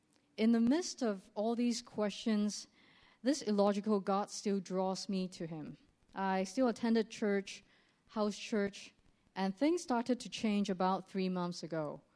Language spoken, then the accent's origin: English; Hong Kong; I'm born and raised in Hong Kong